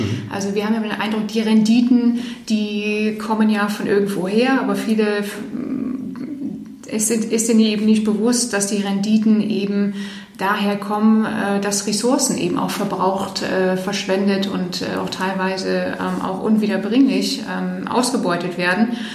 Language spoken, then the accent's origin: German; Eastern Canada, Canada; now in Germany; weil ich bin nicht in Deutschland groß geworden, sondern in Kanada und bin da im Osten Kanadas mit meiner Familie groß geworden, war insgesamt bis 1992 da, also fast 14 Jahre.